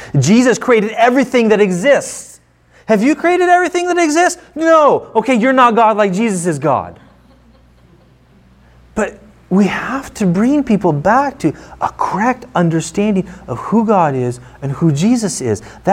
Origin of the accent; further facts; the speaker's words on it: United States; now in Ukraine; when people find out that I am from the United States